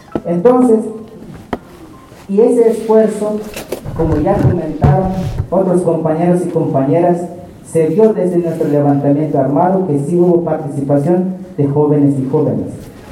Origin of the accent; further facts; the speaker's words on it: Chiapas, Mexico; vengo del Caracol 2 de Ventic, zona altos de Chiapas